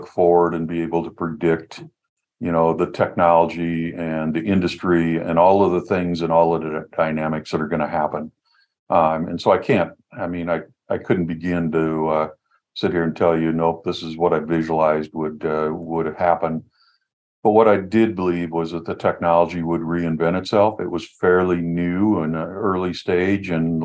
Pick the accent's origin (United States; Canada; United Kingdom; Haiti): United States; Illinois; I was born and raised in Illinois on a grain and livestock farm.